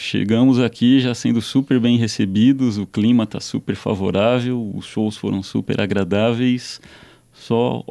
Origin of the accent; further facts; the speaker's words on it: Guarulhos, São Paulo, Brazil; Sou de São Paulo também, guarulhense, com muito orgulho.